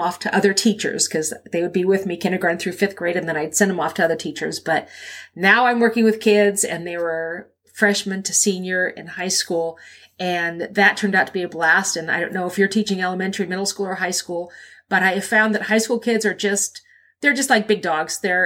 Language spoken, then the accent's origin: English; California, United States; So I grew up in the California public school system, kindergarten through college